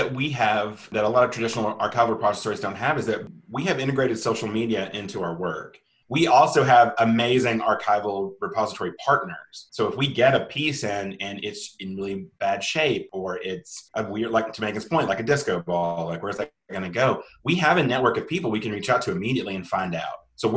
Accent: Alabama, United States; And since we're both from Alabama and both from the Deep South, it made sense that that's where we would start.

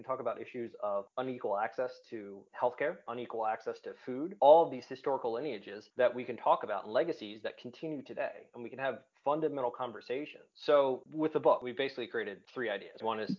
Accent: New Jersey, United States; accent: New Jersey; now in South Carolina, United States; I live in South Carolina right now. And if you can't tell from this nasally accent, I'm from Jersey. I am a middle-aged white dude from Jersey.

